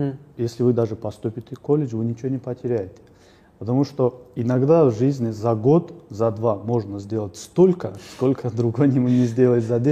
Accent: Kinkhi, Chechnya, Russia; born there; Я родился в селении Кинхи.

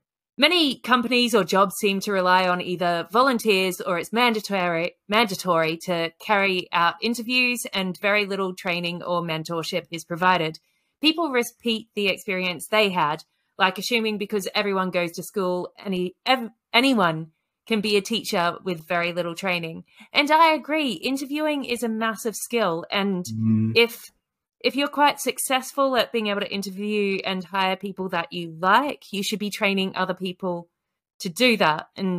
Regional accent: Australia; and I'm originally Australian.

